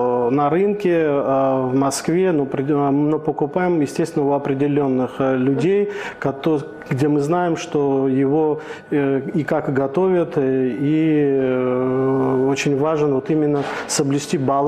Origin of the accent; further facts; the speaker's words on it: Georgia; мы, грузины, считаем, что это мы придумали